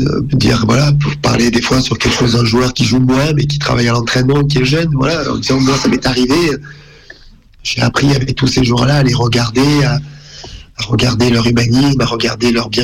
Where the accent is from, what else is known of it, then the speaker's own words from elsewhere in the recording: Bastia, Corsica, France; also born or lived in Marseille; suis arrivé à Bastia très jeune. Moi, je suis d'origine italienne. Mon papa était italien. Et sinon, je suis né à Marseille.